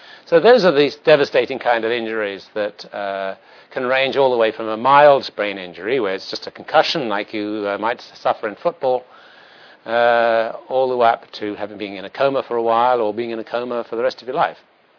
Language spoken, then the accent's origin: English; United Kingdom; whenever I came over from Britain, and you can tell I come from Britain